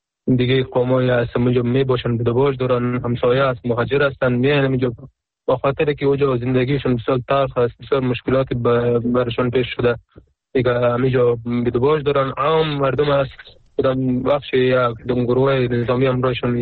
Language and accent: Persian; Afghanistan; در اصل افغان که کل افغان هستیم، چی اون پشتون هستیم، ما هم پشتون هستیم